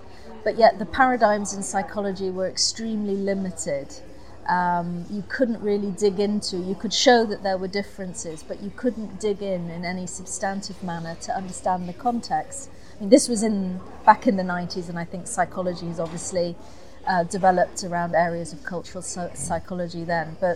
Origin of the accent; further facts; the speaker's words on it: Kuwait; also born or lived in England; I'm half English, half Egyptian, born in England, but grew up in Kuwait. So my education was very much within an Arab context